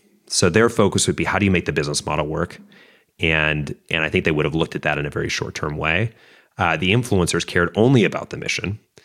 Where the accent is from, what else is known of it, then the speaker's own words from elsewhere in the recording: Midwest, United States; I grew up middle class in the Midwest and I saw how hard it was.